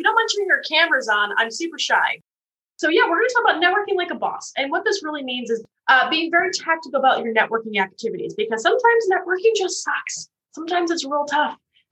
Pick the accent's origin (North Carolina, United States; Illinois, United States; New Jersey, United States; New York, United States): New Jersey, United States; I'm originally from North Jersey, which just means I'm a real fast talker and I've got the best bagels.